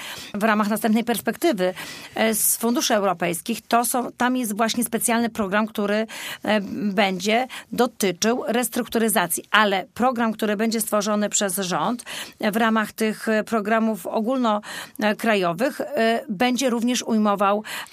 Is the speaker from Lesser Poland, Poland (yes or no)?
no; Greater Poland Voivodeship, Poland; Zawsze walczyłam o tą naszą wielkopolską ziemię jako Wielkopolanka.